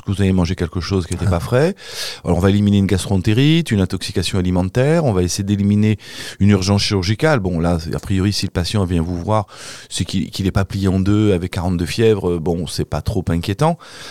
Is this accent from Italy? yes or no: no; Normandy, France; accent: Norman; comme il disait chez moi en Normandie quand j'étais là-bas ?